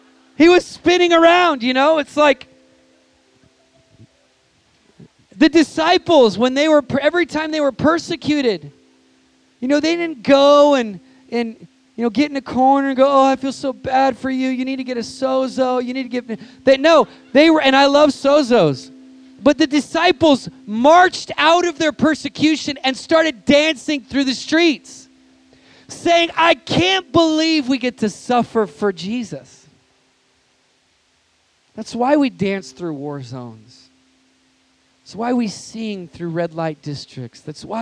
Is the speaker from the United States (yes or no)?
yes; United States; And I'm speaking as American. We're on a whole nother level. I mean, like, we're in an election season, and it's cray-cray in my country.